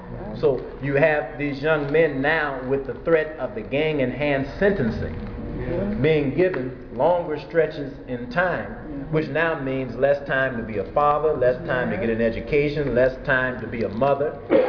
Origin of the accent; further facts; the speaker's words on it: California, United States; So like you, I'm from Southern California.